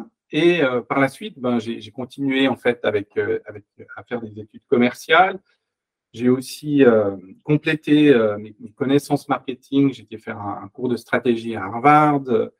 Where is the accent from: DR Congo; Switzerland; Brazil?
Switzerland; Je suis tombé dans l'Internet très rapidement parce que en Suisse, moi je suis suisse